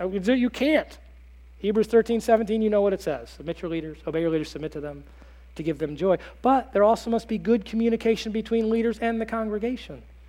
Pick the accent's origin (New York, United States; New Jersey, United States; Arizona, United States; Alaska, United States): Arizona, United States; I grew up in Arizona, no dew.